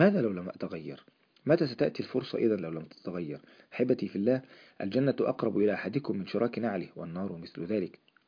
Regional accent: Egypt

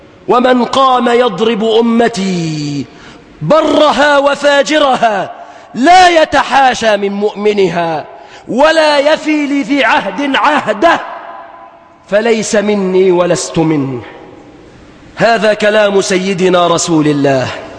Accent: Egypt; بلادنا مصر

